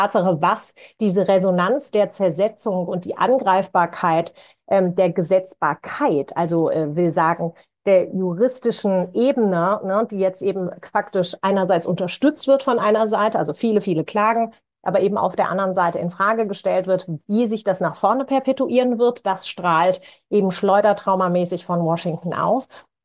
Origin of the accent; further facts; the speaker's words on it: Wiesbaden, Hesse, Germany; born there; Du hast es angesprochen, ich bin in Wiesbaden geboren.